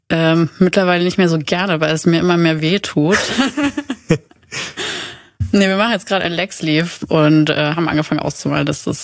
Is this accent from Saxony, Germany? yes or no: yes; Dresden, Saxony, Germany; ich komme aus Dresden, ich bin seit 3 Jahren Tätowiererin und ich mache am liebsten Neo-Traditional und ich bin 26 Jahre alt.